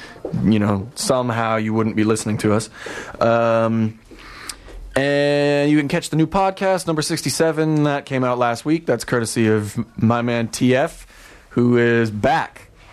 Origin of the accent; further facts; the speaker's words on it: Calgary, Alberta, Canada; when I was growing up in Calgary